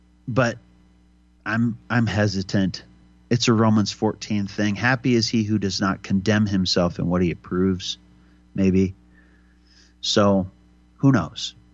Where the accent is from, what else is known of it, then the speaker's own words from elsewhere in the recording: Libby, Montana, United States; born there; You know, I was born in Libby, Montana, and Libby used to have Don's Men's Store.